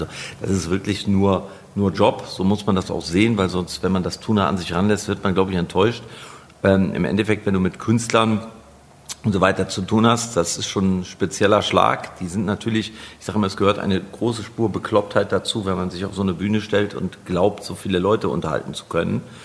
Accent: Bergneustadt, North Rhine-Westphalia, Germany; Ich bin tatsächlich hier in Bergneustadt bei Gummersbach geboren. Da gab es tatsächlich damals noch ein Krankenhaus, als ich geboren wurde, 1971, was es mittlerweile nicht mehr gibt. Und ich bin hier sehr verwurzelt

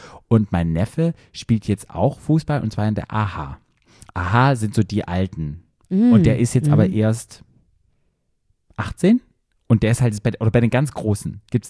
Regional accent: Baden-Württemberg, Germany; ich komme ja aus dem Dorf, aus dem Schwarzwald.

